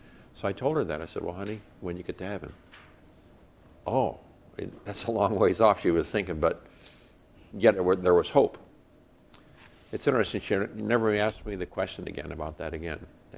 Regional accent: Nigeria; I grew up in Nigeria, West Africa, where I saw lots of people who were deformed because of leprosy.

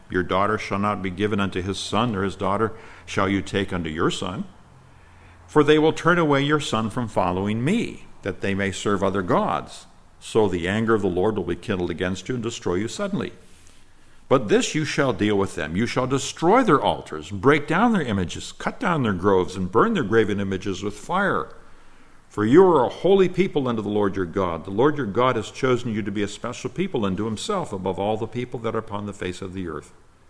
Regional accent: Nigeria; Keep in mind that I grew up in Nigeria, West Africa, one of the troubled nations.

